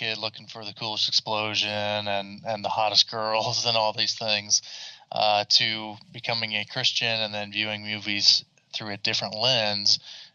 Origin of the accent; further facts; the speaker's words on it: Lebanon, Indiana, United States; Yeah, so I'm from Lebanon, Indiana, which is kind of central Indiana, not too far from Indy.